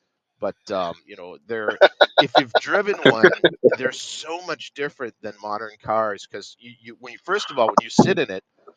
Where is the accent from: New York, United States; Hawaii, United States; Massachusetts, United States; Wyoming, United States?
Massachusetts, United States; Boston; I'm from Boston.